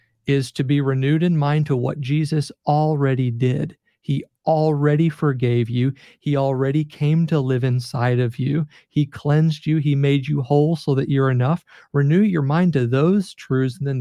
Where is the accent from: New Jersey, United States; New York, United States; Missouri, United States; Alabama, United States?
Missouri, United States; Growing up in Missouri, we used to hear the snowstorms were acts of God.